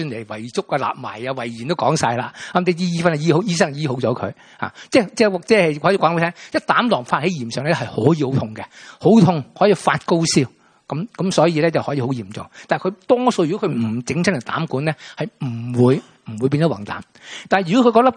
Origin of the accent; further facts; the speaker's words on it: Guangdong, China; 我哋广东人最中意啦，吓啲鱼生啊、鱼生粥啊